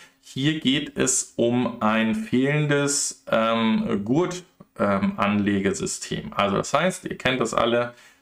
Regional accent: Regensburg, Bavaria, Germany; Und ihr wisst, ich komme aus Regensburg.

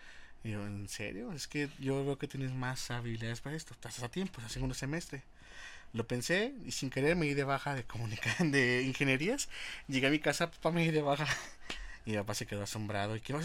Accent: León, Guanajuato, Mexico; Yo soy muy así de casa, de aquí de Guanajuato. Me encanta Guanajuato, yo soy de Guanajuato capital, pero he crecido aquí en León, desde que vine estoy aquí a La Salle. Entonces fue mi casa León

